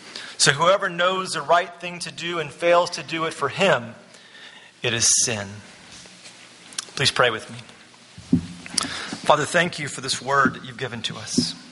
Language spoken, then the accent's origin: English; Texas, United States; As a Texan, this is an essential.